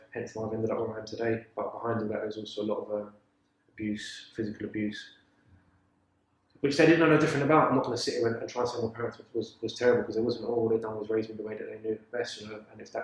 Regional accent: London, United Kingdom; Both my parents were born in Cork in Ireland, but they moved over here. I was brought up in Mosart Estate in London, a pretty well-known area, quite a tourist area.

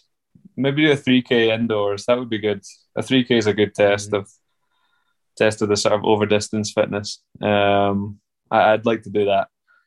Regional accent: Glasgow, Scotland, United Kingdom; now in Flagstaff, United States; You see, in complete contrast to growing up in Glasgow, you see the sun every day. You don't see the sun at all in the winter in Glasgow.

